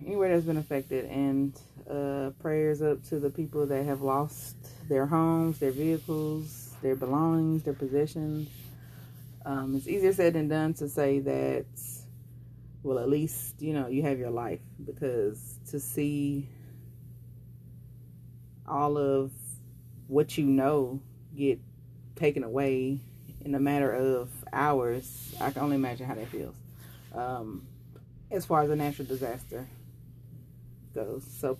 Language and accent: English; Louisiana, United States; Louisiana, I guess I can say that because we all know. And that area has been pretty much devastated. That is my hometown as well.